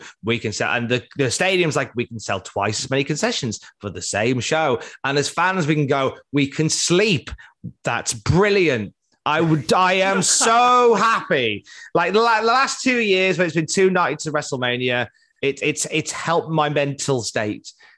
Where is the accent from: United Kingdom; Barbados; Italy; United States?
United Kingdom; Cardiff, Wales; All right, Governor, I'm from Cardiff.